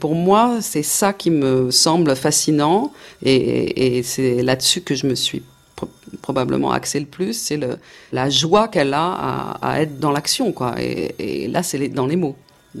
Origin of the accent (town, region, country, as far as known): France